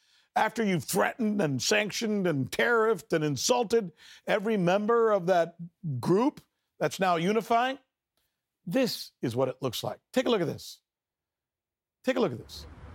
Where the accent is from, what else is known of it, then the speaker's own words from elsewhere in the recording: United States; I need you to understand, as an American, I want you to understand something about my country, okay?